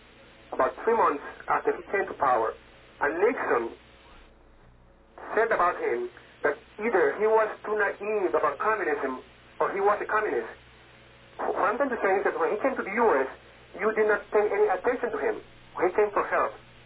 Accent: Venezuela; English is a second language; No, I'm not a Cuban. I'm from Venezuela.

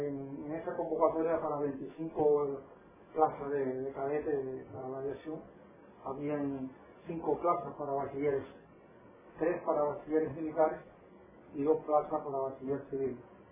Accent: Agramonte, Matanzas, Cuba; No, yo soy natural de Agramonte, provincia de Matanzas.

